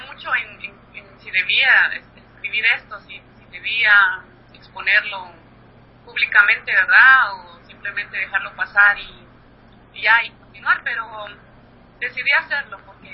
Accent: Guatemala; moved away; la discriminación más feroz que he vivido ha sido mi país de origen. Guatemala me castigó como guatemalteca de periferia, viviendo en Guatemala. Y me castiga como guatemalteca migrante también

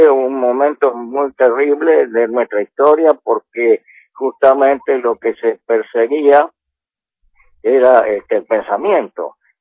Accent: Argentina; como argentinos que somos

